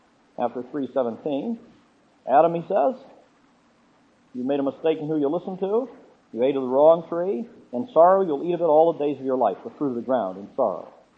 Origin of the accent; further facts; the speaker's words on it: Wales, United Kingdom; Yeah, I'm not a Welshman for nothing.